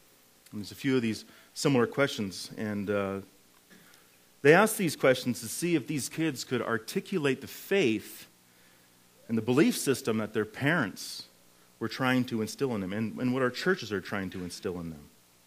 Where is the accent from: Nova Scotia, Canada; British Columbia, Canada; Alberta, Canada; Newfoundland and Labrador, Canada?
British Columbia, Canada; Fort St. John; And I don't know, there's something about your church that reminds us of our home. We come from Fort St. John, B.C.